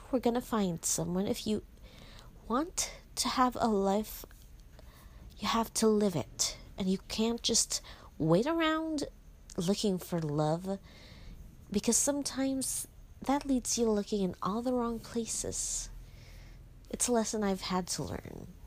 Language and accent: English; Philippines; English is a second language; I'm from the Philippines. I am a queer Catholic and an absolutely useless lesbian. I'm also unemployed and a millennial